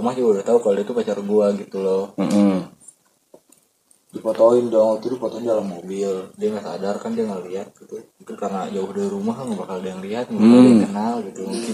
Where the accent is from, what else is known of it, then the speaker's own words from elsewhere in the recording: Pandeglang, Banten, Indonesia; Kita dari Pandeglang yang kayak gini absurd.